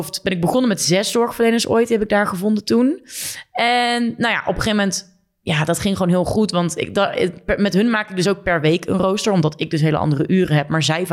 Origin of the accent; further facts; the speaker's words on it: Groesbeek, Gelderland, Netherlands; now in Nijmegen, Netherlands; Ik kom uit Groesbeek, een dorpje naast Nijmegen. Daar woonden mijn ouders nog steeds.